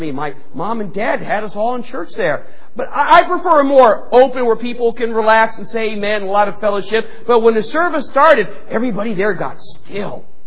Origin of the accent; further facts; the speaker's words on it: Parma Heights, Ohio, United States; I grew up in the Parma Heights Baptist Church, which is part of the Swedish Baptist Convention, right next to Parma Town, May Company.